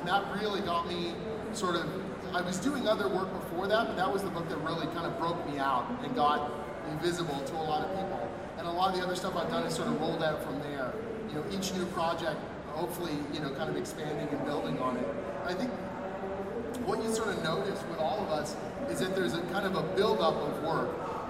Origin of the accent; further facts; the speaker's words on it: Toronto, Ontario, Canada; I'm from Toronto, Canada, so I apologize for everything.